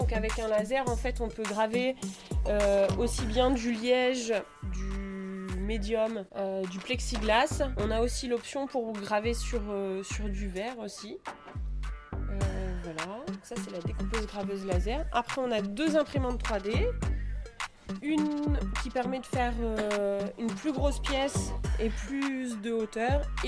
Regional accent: Normandy, France; j'ai 33 ans, je suis originaire de l'Orne

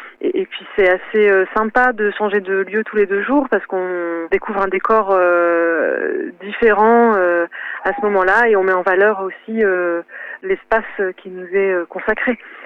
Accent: France; je suis originaire de la France, et un peu de Belgique

